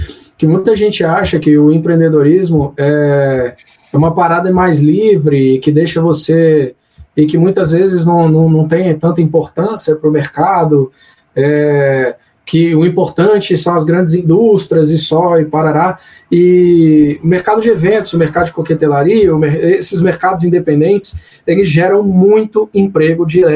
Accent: Brasília, Federal District, Brazil; A gente, só para situar você, a gente é de Brasília, galera.

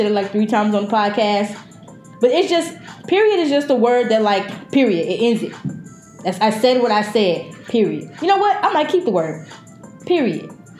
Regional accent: Fort Worth, Texas, United States; now in New York, United States; So yeah, I live in New York. I'm from Fort Worth, Texas, but I live in New York, and she mails them to me.

